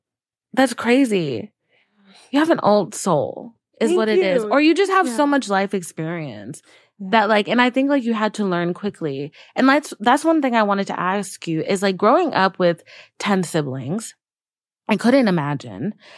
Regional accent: Georgia, United States; Yeah, same. All not Texas, but Georgia.

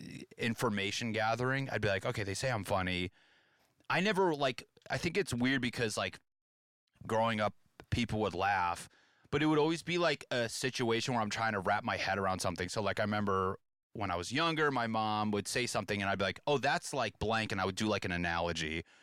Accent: New England, United States; I mean, growing up in New England, like everyone's so funny

